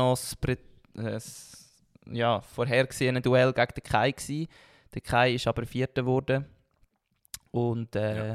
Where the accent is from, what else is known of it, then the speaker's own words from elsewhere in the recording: Zug, Switzerland; Das tut mir natürlich als Zuger ein bisschen leid.